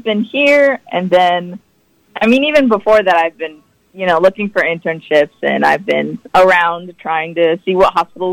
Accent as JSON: {"language": "English", "town": "Salina", "region": "Kansas", "country": "United States", "tie": "born or raised there", "said": "I'm hoping that I can get into the campus in Salina, not only because that's my hometown"}